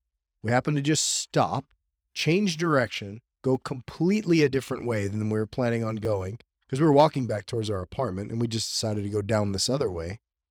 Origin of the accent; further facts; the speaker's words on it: Texas, United States; I'm from South Texas.